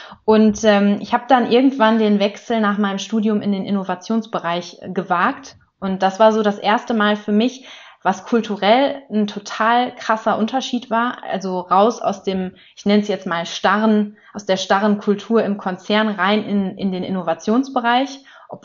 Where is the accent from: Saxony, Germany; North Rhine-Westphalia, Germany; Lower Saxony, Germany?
North Rhine-Westphalia, Germany; Essen; von SubU. Ich komme aus Essen, also mitten aus dem Ruhrpott